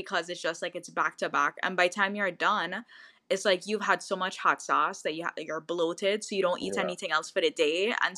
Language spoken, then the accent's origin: English; St. Thomas, U.S. Virgin Islands; I feel like a lot of Virgin Islanders like had a hand in who I am today